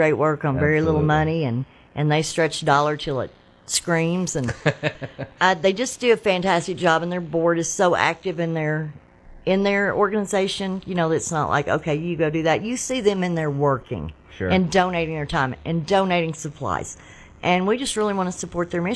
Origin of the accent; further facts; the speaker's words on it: Arkansas, United States; But I'm from Arkansas, and I think we're all cousins.